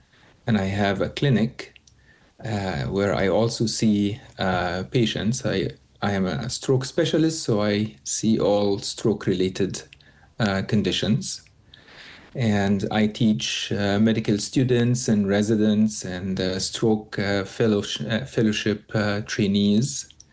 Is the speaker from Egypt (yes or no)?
yes; Cairo, Cairo Governorate, Egypt; moved away as an adult; now in United States; I'm from Egypt originally. I went to medical school in Egypt, Cairo, Egypt, and I did my residency training there as well.